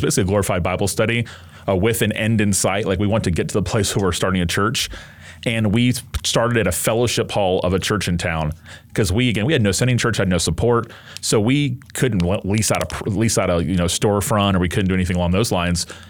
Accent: Tallahassee, Florida, United States; I'm from Tallahassee, where I pastor now, and I was raised mainline Protestant

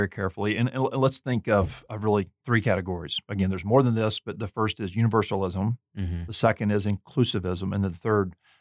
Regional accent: Mobile, Alabama, United States; I grew up in Mobile, as you know, and in a conservative Southern Baptist church.

